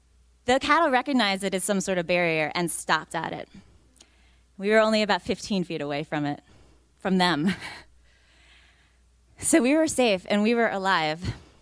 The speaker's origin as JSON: {"language": "English", "region": "New York", "country": "United States", "said": "So I'm from New York originally. And my dad lives in upstate New York, and I've always known New York dairy cattle."}